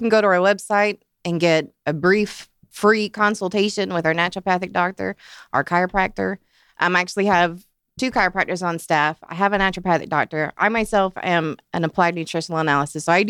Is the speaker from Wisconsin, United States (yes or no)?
no; Loganville, Georgia, United States; And I grew up in Loganville, so.